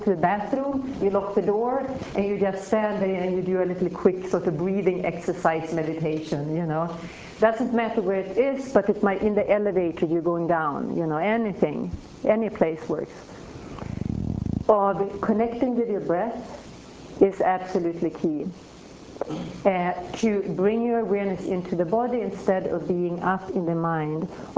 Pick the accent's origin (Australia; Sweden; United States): Sweden; English is a second language; I'm from Sweden, this English thing sometimes